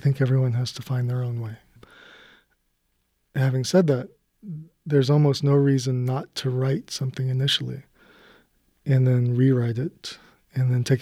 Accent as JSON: {"language": "English", "town": "Livingston", "region": "Montana", "country": "United States", "tie": "born or raised there", "said": "And I grew up in Livingston, and that's my experience of Livingston specifically."}